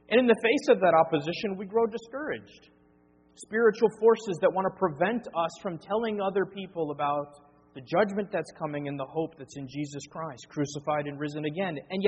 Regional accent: Wisconsin, United States; now in Roanoke, United States; When I was in high school, I worked in a local restaurant in my hometown back in Wisconsin.

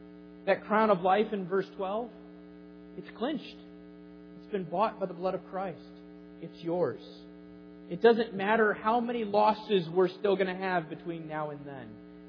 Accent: Wisconsin, United States; We were watching the Wisconsin Badgers game, since we're from Wisconsin.

